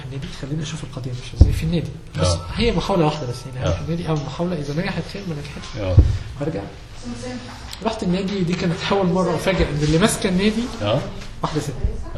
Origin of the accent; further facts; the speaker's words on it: Egypt; بس انا عشان مصري تمام فروقوني